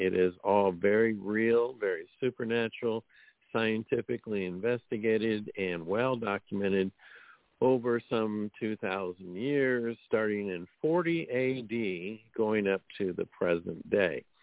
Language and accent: English; Missouri, United States; And from the great city of Bourbon, Missouri, my home state, and just a few hours away from me is Kathy.